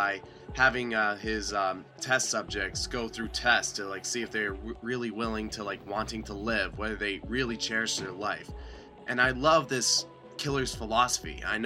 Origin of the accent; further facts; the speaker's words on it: Chicago, Illinois, United States; I'm from Chicago, and enough said.